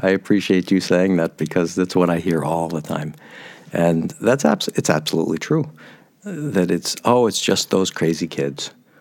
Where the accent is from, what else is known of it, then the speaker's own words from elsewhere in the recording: United States; Now, it's the same thing as a Jew, as an American.